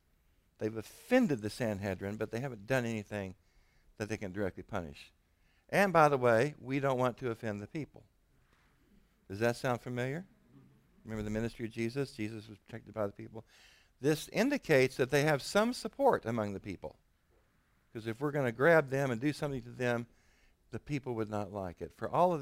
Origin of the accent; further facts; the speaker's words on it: Texas, United States; It's like being from East Texas or West Texas. I'm from West Texas.